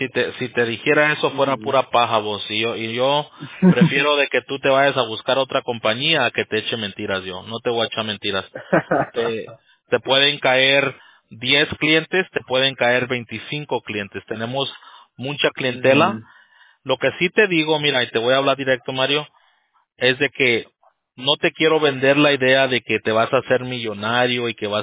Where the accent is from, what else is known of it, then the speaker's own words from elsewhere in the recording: Los Angeles, California, United States; Sí, yo nací acá, pero cuando me crié en Los Ángeles. Y todos mis vecinos eran Chapín y del Salvador.